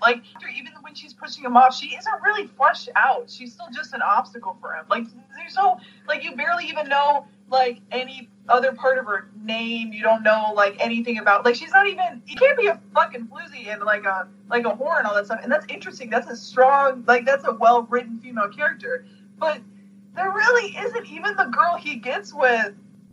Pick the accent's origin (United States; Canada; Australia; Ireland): Canada; I would feel offended as a Canadian.